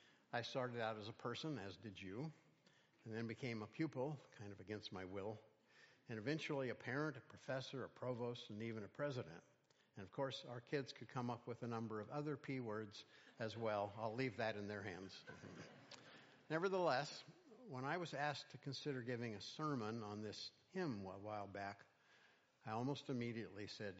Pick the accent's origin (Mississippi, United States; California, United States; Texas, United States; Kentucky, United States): California, United States; the church I grew up in the San Joaquin Valley. It was a traditional church, a Mennonite church, believe it or not